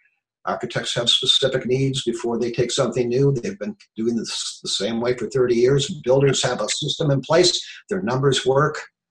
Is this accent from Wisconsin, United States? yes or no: yes; Milwaukee, Wisconsin, United States; I grew up in Milwaukee, Wisconsin, actually, and so many old buildings there, so much history.